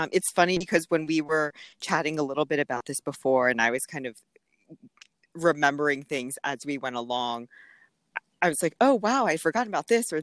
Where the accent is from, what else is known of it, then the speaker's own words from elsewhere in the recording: Atlanta, Georgia, United States; born there; my parents are Thai. They immigrated from Thailand in the 80s, and I was born in Atlanta, but they did not know English when they moved here